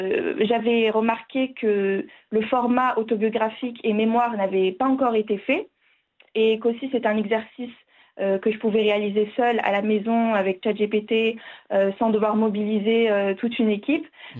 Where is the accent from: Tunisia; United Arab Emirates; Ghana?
United Arab Emirates; also born or lived in France; même si je suis née en France et que j'ai grandi aux Émirats, je me suis toujours sentie marocaine et je suis très fière de l'être.